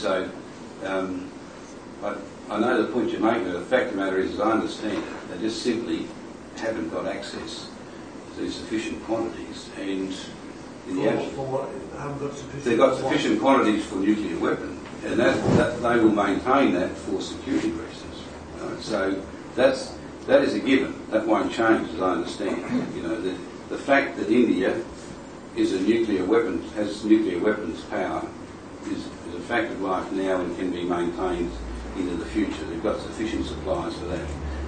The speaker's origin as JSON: {"language": "English", "region": "Victoria", "country": "Australia", "said": "I'm from Victoria. We've still got 300 or 400 or 500 years of brown brown coal in Victoria."}